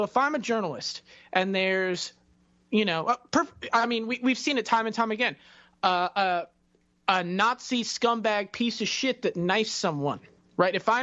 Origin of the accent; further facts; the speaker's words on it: Florida, United States; I am from Florida, which is sort of kind of a southern state.